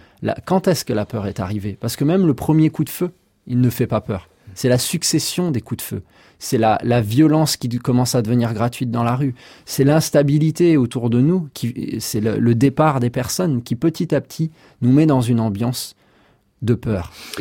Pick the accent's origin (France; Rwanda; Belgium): Rwanda; je vous parle de mon sentiment même en tant que Rwandais